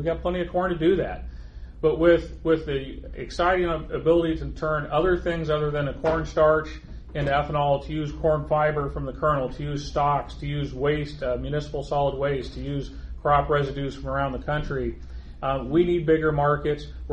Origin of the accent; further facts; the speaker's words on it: Iowa, United States; I don't know where most of you are from, but I grew up here in Iowa on a farm. Kind of came of age in the 1980s, which you might have heard of as the farm crisis.